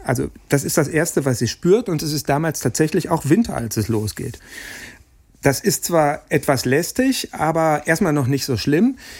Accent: Dortmund, North Rhine-Westphalia, Germany; born there; Und das darf ich sagen, da ich selber ein gebürtiger Dortmunder bin

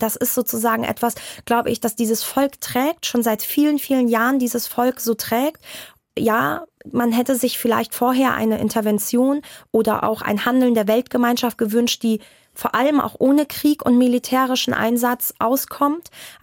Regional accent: Hamburg, Germany; Ich bin hier aufgewachsen. Ich bin Hamburgerin durch und durch.

